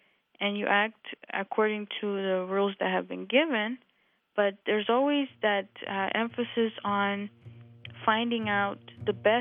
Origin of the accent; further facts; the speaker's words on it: Russia; now in Dallas, United States; and I'm originally from Russia, and I live in Dallas, Texas now.